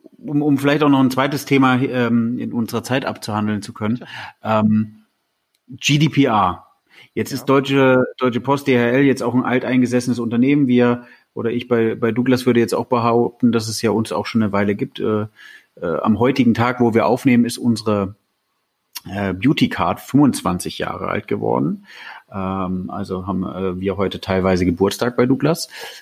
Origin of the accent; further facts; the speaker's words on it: Germany; Und da sind wir als Deutsche, würde ich jetzt mal ganz salopp bezeichnen, schon besser unterwegs, weil wir Prozesse gewohnt sind.